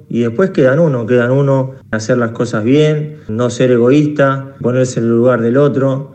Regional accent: Argentina; soy argentino y tengo familia ahí

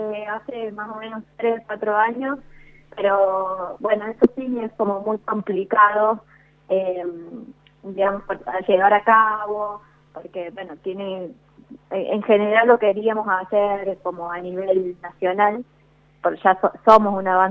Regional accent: Córdoba, Argentina; now in Buenos Aires, Argentina; Es más, yo soy cordobesa. Trabajo en Buenos Aires, pero estudié y todo en Córdoba.

